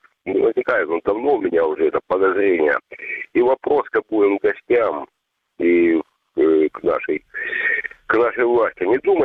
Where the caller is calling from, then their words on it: Kramatorsk, Donetsk Oblast, Ukraine; Ну, Кривитиня, Краматорск